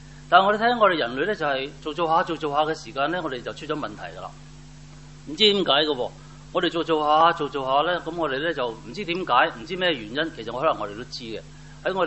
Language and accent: Cantonese; Hong Kong; 睇下佢點樣俾我哋對我哋香港人性、香港嘅社會啊、人類嘅狀態到底係點樣嘅？